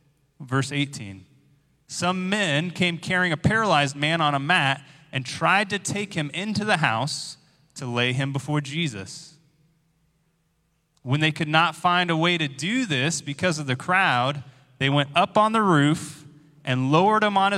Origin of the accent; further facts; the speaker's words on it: United States; Like, as an American, like, I'm rich, right?